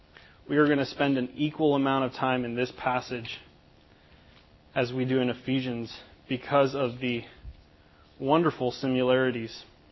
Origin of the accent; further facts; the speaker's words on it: the South, United States; Just because we're from the South, and we're generally a little bit nicer to each other.